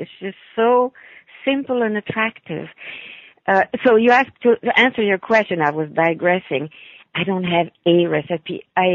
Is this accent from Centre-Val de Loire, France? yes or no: no; Paris, Île-de-France, France; born there; English is a second language; I was born in Paris, yes.